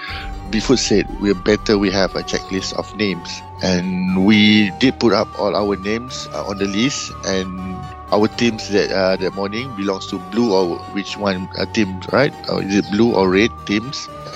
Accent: Malaysia; Hi everyone … from Malaysia, from HIT Malaysia.

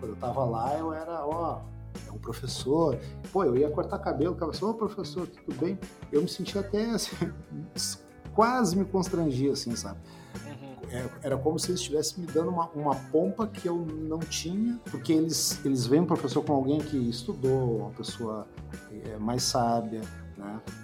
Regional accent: Porto Alegre, Rio Grande do Sul, Brazil; Ah, eu sou de Porto Alegre e tal.

